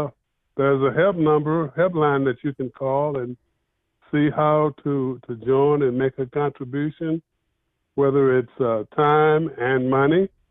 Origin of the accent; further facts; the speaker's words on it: Texas, United States; well, I'm a Texan.